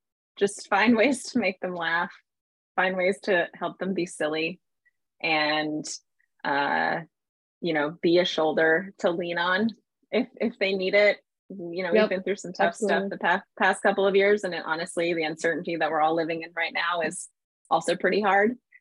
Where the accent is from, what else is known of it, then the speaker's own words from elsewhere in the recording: Queens, New York, United States; now in Boston, United States; Mets. Oh, exactly. I grew up in Queens. Come on.